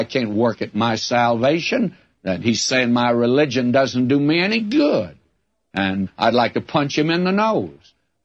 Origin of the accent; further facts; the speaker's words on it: the South, United States; born or raised there